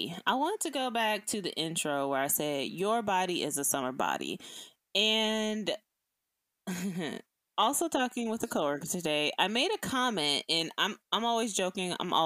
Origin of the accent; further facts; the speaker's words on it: Atlanta, Georgia, United States; she was mentioning that she's never been to one of the cities that I grew up in Atlanta.